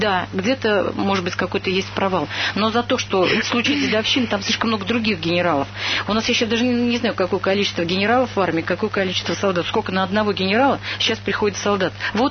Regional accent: Saratov Oblast, Russia; Я из Саратовской области.

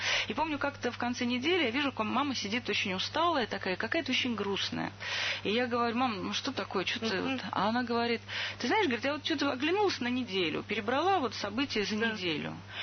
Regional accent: Saint Petersburg, Russia; Я сама из Петербурга

